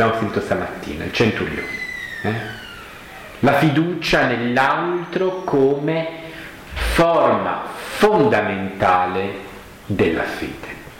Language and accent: Italian; Apulia, Italy; accent: Apulian dialect; first language Apulian dialect; nel mio dialetto di origine, cioè la prima lingua che ho imparato, io ho imparato prima il dialetto e poi l'italiano dopo un pugliese